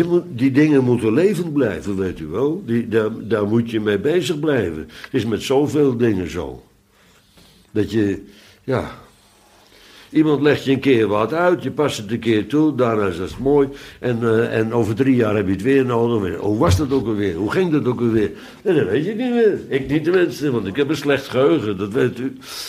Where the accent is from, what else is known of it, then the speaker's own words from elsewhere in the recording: Bodegraven, South Holland, Netherlands; de vergadering waar ik ben opgegroeid in Bodegraven